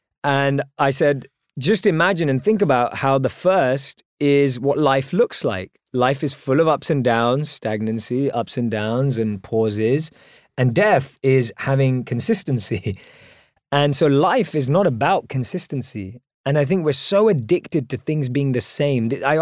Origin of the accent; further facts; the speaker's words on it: London, United Kingdom; Grew up in England, obviously. Born and raised in London.